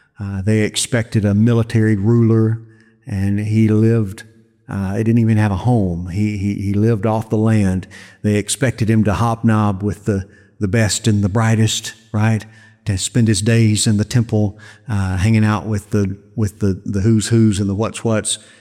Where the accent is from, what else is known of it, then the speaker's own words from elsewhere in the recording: Arkansas, United States; I had a gun in my truck, because I'm from Arkansas, right?